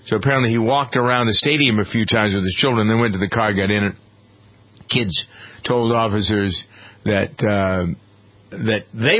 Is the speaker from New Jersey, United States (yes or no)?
no; Framingham, Massachusetts, United States; the story surrounds a man who is from my hometown of Framingham